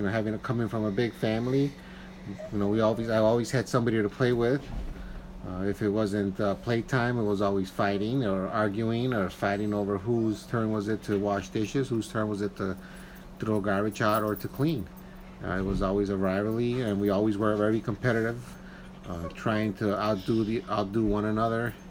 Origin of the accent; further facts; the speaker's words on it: Chicago, Illinois, United States; It was growing up in the Pilsen area, in the Little Village area.